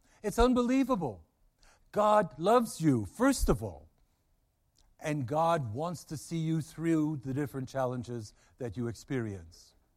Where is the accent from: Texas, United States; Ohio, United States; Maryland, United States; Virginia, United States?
Maryland, United States; Baltimore; And mind you, I'm from Baltimore.